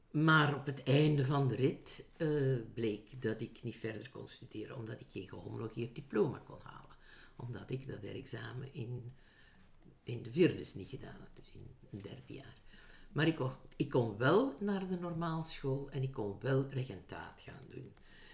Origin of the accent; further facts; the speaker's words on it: Hoeilaart, Flemish Brabant, Belgium; ik ben een Brabantse. Ik ben van Hoelaart. En dat was niet direct de plek waar veel vrijzinnigen woonden. Maar ja, goed, ik ben geboren in 1947.